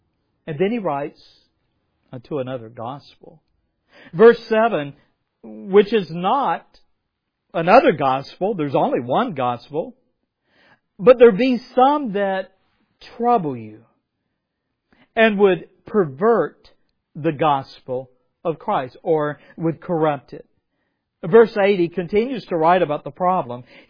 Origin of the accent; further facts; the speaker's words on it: South Crossroad, the South, United States; accent: Southern; And you can probably hear a little bit of Southern in my accent. I grew up about an hour from here. I grew up in the country near South Crossroad, and I went to a school called Buford.